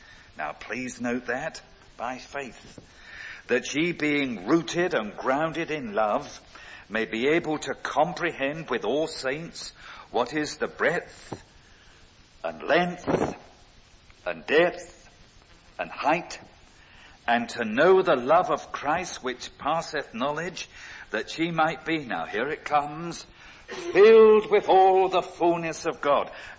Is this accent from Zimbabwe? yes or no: no; London, United Kingdom; And being a Cockney